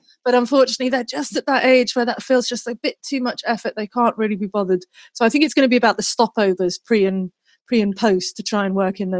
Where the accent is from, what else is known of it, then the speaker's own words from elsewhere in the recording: England, United Kingdom; I had never travelled as a kid. So, like, you know, I grew up in England. Our holidays were spent in Wales.